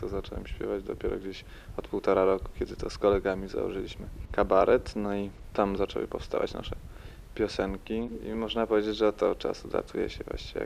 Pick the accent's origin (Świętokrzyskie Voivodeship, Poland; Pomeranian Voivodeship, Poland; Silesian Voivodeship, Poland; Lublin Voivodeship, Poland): Lublin Voivodeship, Poland; Zamość; born there; now in Kraków, Poland; Urodziłem się w Zamościu, no a obecnie studiuję w Krakowie. Jestem już od paru dobrych lat.